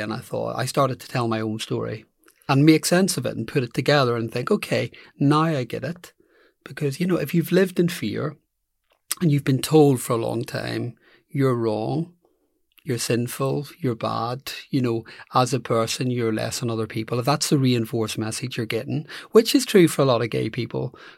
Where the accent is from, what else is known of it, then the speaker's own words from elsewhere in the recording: Belfast, Northern Ireland, United Kingdom; So I grew up in Belfast.